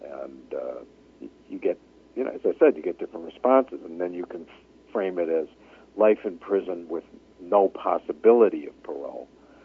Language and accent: English; Illinois, United States; My home state of Illinois, along with a number of other states in this country, has abolished the death penalty in the last 5 years.